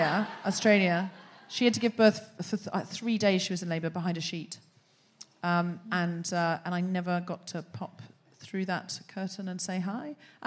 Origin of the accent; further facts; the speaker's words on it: United Kingdom; I'm from Britain.